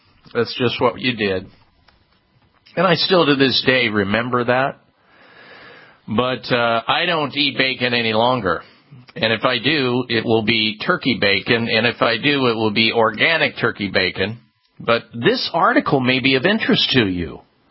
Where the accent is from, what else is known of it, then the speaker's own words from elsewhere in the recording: Midwest, United States; growing up in the Midwest, I'll tell you, we had red meat three times a day.